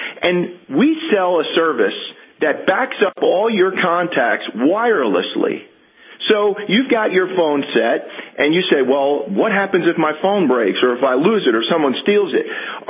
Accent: New York City, New York, United States; You can probably hear from my accent, too. I'm a Yankee. I lived up in New York City most of my life

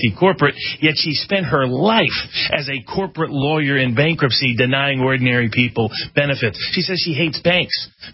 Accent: Chattanooga, Tennessee, United States; John Ross, John Ross's home is right near my old, about 2 minutes from my hometown and where my home was in Chattanooga, Tennessee.

